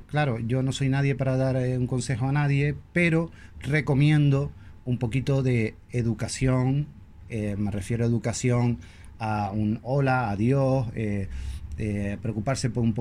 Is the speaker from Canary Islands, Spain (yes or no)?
yes; Los Cristianos, Canary Islands, Spain; Sí, yo soy de Canarias, tengo 46 años y llevo toda la vida en Los Cristianos, soy de Tenerife.